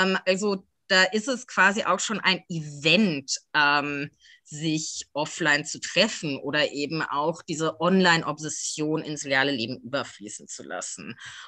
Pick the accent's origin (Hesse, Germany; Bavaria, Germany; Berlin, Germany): Hesse, Germany; Frankfurt; ich bin Frankfurterin